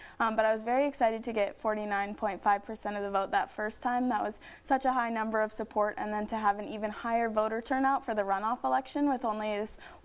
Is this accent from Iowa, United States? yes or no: yes; Ames, Iowa, United States; Yeah, so I was born and raised in Ames and loved it so much I decided to go to college at Iowa State as well.